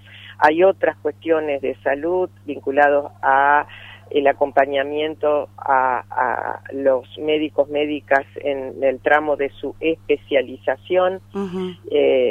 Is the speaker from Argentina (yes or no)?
yes; Argentina